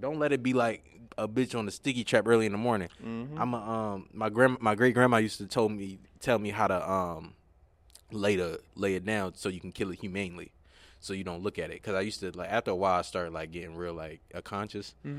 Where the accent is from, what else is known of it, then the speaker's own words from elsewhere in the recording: Philadelphia, Pennsylvania, United States; I'm not. I'm from Philly.